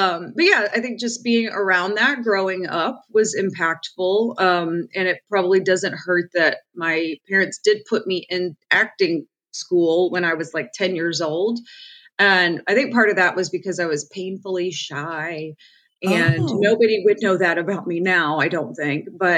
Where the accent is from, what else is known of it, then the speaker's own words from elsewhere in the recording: Orlando, Florida, United States; I grew up in Orlando, Florida, and in Orlando, my dad worked as an actor and a singer and a casting agent and did all kinds of entertainment stuff.